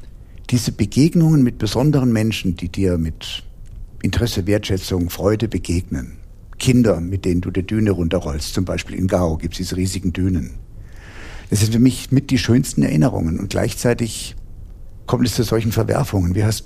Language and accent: German; Heidelberg, Baden-Württemberg, Germany; bis zurück nach Heidelberg, wo ich herstamme. Also ich bin gar nicht so weit weg von deinem Schwabenland.